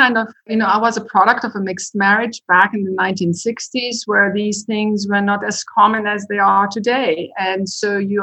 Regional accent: Germany; also born or lived in Israel / England; now in United States; Well, actually, I was raised in a considerable number of countries. So I was born in Germany. I was raised in part in Germany. I went to boarding school in Jerusalem, then went to boarding school in England

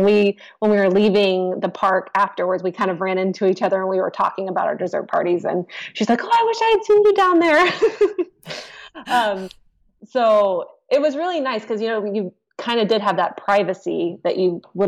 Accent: Florida, United States; But I grew up in Florida. I'm like, no, the heat will be fine.

